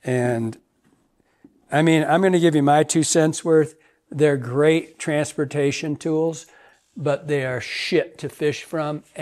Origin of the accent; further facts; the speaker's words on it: Michigan, United States; I mean, I'm thinking about the Manistee where I grew up in Michigan, the upper Manistee.